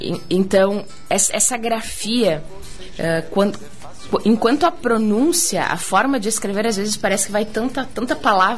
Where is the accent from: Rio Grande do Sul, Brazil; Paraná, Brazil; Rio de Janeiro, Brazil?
Rio Grande do Sul, Brazil; Porto Vera Cruz; nós estivemos na linha São José, que é exatamente onde eu estudei, a minha primeira escola, onde eu cresci. Linha São José, Porto Veracruz.